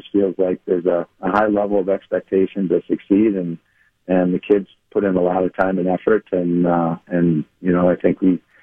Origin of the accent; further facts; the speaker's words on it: Minneapolis, Minnesota, United States; I still like to consider myself from Minneapolis, and I grew up in Minneapolis